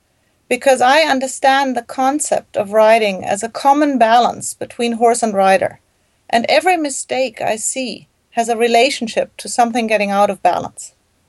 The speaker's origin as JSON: {"language": "English", "country": "Germany", "tie": "born or raised there", "second_language": "English", "said": "I grew up in Germany in a very horsey environment."}